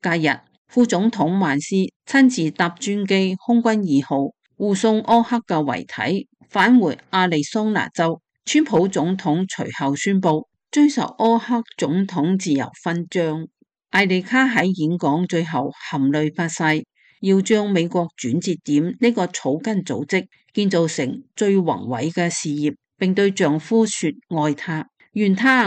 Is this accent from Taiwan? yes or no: no; China; 我从大陆来的，所以在那里遭到中共迫害，我们修炼法轮功他会迫害。